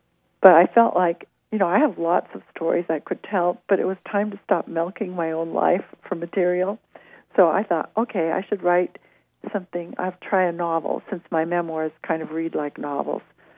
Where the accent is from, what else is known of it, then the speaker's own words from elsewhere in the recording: West Coast, United States; So I'm actually from the West Coast.